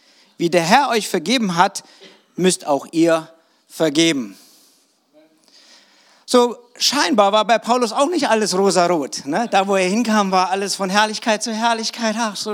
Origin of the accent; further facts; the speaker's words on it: West Germany, Germany; Na, jetzt bin ich ein Wossi, aber ich komme aus dem Westen eigentlich. So, ich habe nicht so eine DDR-Vergangenheit